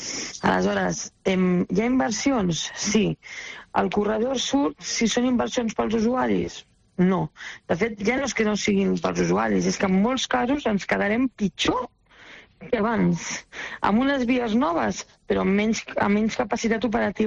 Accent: Tarragona, Catalonia, Spain; Jo soc de Tarragona, treballo a Barcelona

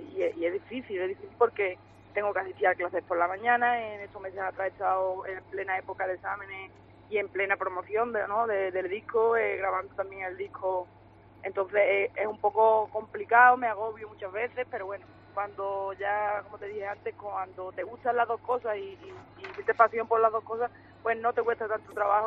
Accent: Huelva, Andalusia, Spain; a todo lo que me está apoyando mi tierra, que es Huelva

